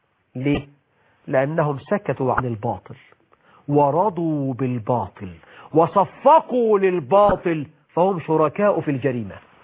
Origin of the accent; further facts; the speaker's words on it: Egypt; بلدنا مصر